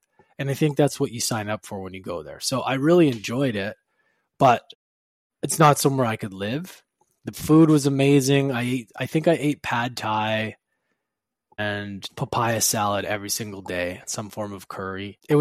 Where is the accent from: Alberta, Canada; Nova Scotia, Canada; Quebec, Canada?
Alberta, Canada; Edmonton; As you guys know, I'm a hockey player and I grew up in Edmonton, so it's a no-brainer probably, right?